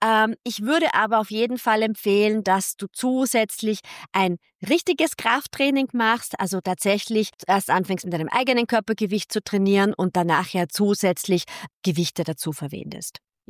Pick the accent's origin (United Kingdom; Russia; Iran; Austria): Austria; Vienna; als Wienerin